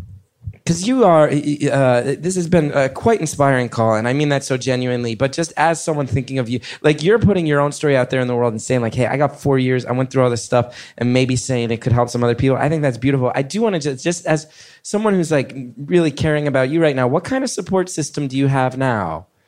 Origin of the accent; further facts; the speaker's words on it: New York, United States; everybody who listens to this show knows I'm a New Yorker and I'm a liberal